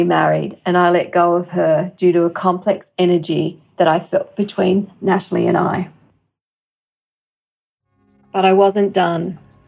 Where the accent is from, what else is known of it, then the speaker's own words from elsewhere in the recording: Australia; But alas, being Australian, we were not entitled, as Americans were, to the health information.